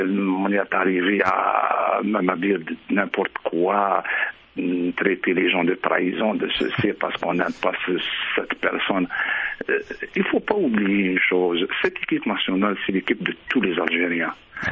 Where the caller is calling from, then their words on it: Montreal, Quebec, Canada; Moi, effectivement, je suis de Montréal